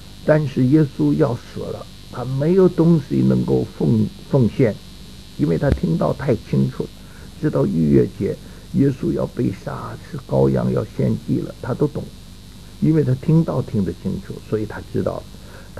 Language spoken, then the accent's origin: Chinese; North China, China; 我们在北方，我们家乡也有这个故事。